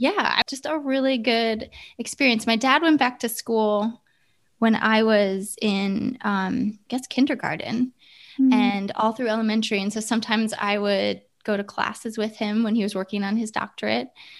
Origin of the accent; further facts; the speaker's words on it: Ohio, United States; moved away; So I come from a family of four, grew up in Ohio.